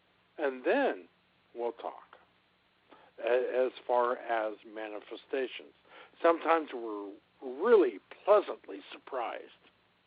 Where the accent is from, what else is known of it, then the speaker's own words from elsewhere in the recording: California, United States; I'm from California, you're from New Jersey.